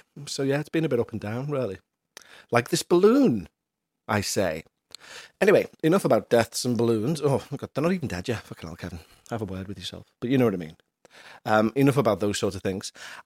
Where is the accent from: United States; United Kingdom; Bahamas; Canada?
United Kingdom; Aintree, North West England; something very terrifying has happened in my hometown. Yes, in Aintree, which is a suburb of Liverpool where they host the Grand National.